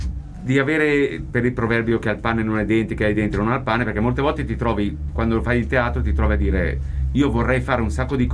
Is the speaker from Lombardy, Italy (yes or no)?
yes; Lombardy, Italy; Siamo nati perché io, che sono lombardo